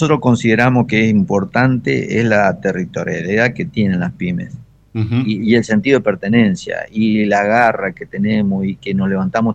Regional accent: Argentina; no nos podemos concebir como argentinos

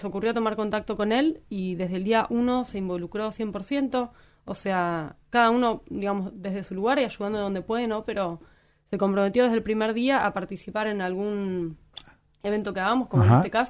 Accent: Buenos Aires, Argentina; nosotros por ahí que venimos de Buenos Aires

